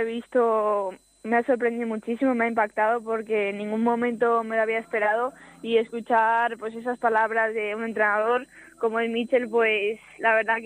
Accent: Madrid, Community of Madrid, Spain; born there; yo nací en Madrid, aunque no vivo en Madrid, vivo en un pueblo.

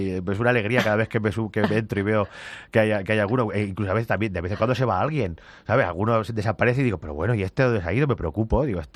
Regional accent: Picón, Castilla-La Mancha, Spain; Bueno, en mi pueblo, mi abuelo le llamaban Agustín el Cachondo.

